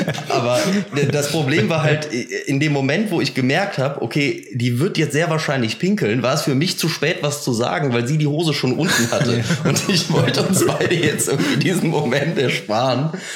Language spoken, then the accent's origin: German; Cologne, North Rhine-Westphalia, Germany; Wir kommen aus Köln.